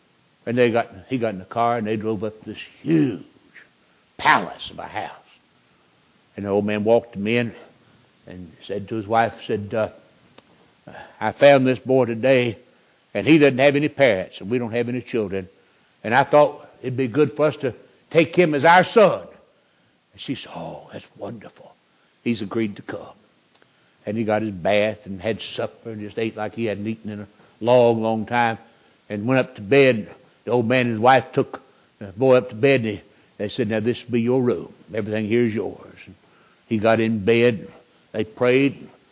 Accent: the South, United States; And of course you know I am always happy to let folks know I'm a Southerner.

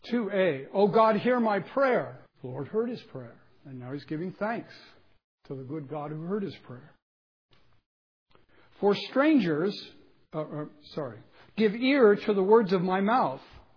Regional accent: England, United Kingdom; I'm English

